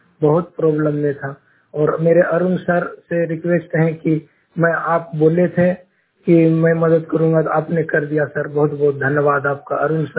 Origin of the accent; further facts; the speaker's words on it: Bhagalpur, Bihar, India; now in Tiruppur, India; भागलपुर जिला बिहार का रहने वाला हूँ और मैं अभी तिरुपुर के सिक्को एरिया में रहता हूँ